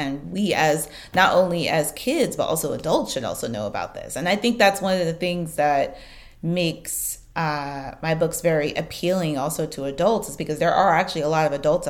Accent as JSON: {"language": "English", "town": "Brooklyn", "region": "New York", "country": "United States", "tie": "born or raised there", "said": "when I was younger, specifically growing up in Brooklyn"}